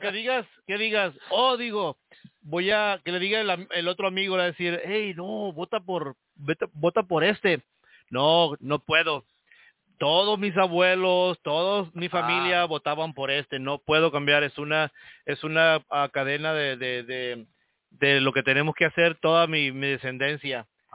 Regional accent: Mexico; No como mexicano, no como con la bandera de México cruzada aquí en el pecho.

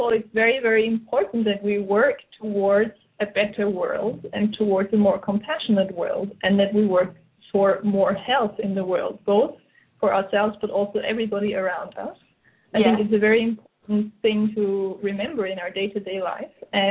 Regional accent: Austria; now in Norway; I'm originally from Austria, but I haven't lived there in many years. And I work as an anthropologist, currently in Norway

